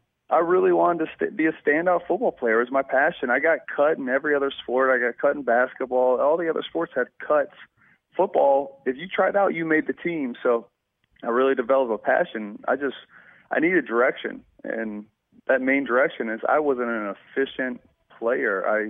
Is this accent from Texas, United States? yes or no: no; Columbus, Ohio, United States; I'm originally from Columbus, Ohio.